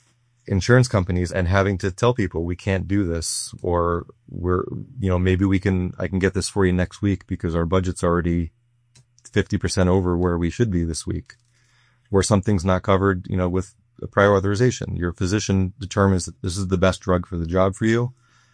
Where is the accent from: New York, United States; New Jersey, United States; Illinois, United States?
New York, United States; Liberty; I was born and raised in Liberty. I grew up here. And it's home. I've got roots here. My family's been here for generations.